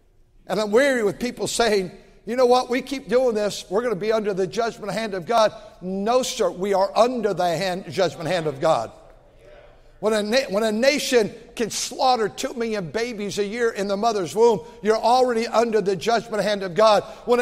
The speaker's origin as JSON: {"language": "English", "town": "Akron", "region": "Ohio", "country": "United States", "tie": "born or raised there", "said": "I was raised in Akron, Ohio. We were poor, without a car."}